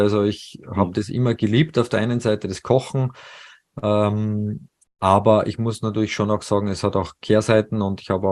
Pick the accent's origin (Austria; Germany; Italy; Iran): Austria; Salzburg; also born or lived in Paris; Salzburg ist ja meine Heimat